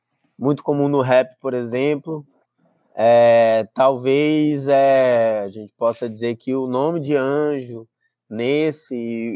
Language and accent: Portuguese; Brazil; Mas a minha infância toda, minha vida toda, foi lá na Sapiranga.